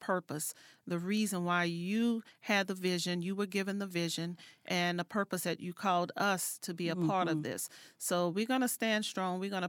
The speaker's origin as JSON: {"language": "English", "town": "New Orleans", "region": "Louisiana", "country": "United States", "moved": "as an adult", "lives_now": "Dallas, United States", "said": "I'm not from Dallas. I'm from New Orleans."}